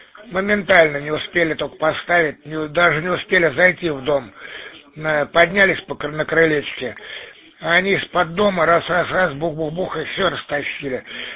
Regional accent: Peterhof, Saint Petersburg, Russia; born there; отец Самары, мама с Сызрани. А я сам родился в Питере, как бы ни туда, ни сюда. Но в это время у меня отец учился в училище военном. Поэтому я и родился там, в Петродворце.

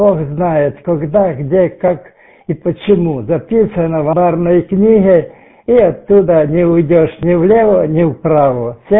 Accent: Uzhhorod, Zakarpattia Oblast, Ukraine; now in Truskavets, Ukraine; Приехал я из Ужгорода, Закарпаття.

